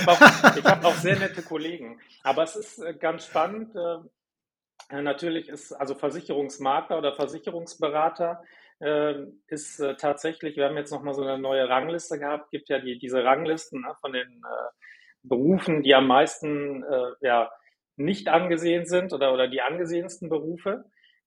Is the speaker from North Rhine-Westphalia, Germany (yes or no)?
yes; North Rhine-Westphalia, Germany; also born or lived in Munich; now in Duisburg, Germany; ich bin 44 Jahre alt und wohne in Duisburg, bin waschechter Rheinländer, Köln-Fan, habe lange Jahre in München gewohnt